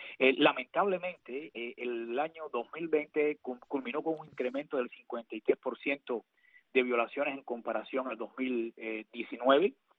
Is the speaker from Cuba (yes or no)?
yes; Cuba